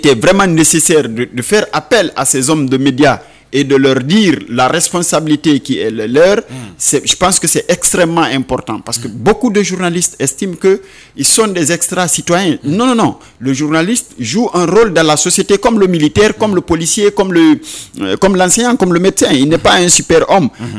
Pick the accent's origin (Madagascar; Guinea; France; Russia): Guinea; comme on le dit chez nous en Soussou